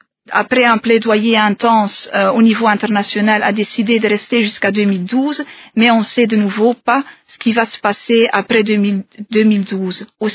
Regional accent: Belgium; Moi, je viens de la Belgique

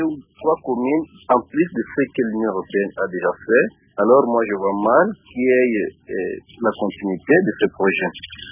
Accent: Lemba, Kinshasa, DR Congo; parce que chez moi à Lemba, il n'y a pas cet appui-là

